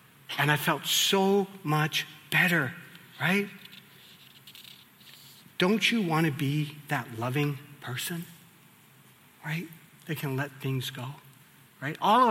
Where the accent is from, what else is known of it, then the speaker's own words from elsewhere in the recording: Vancouver, British Columbia, Canada; I grew up in East Van where, you know, you don't let people talk that like with you.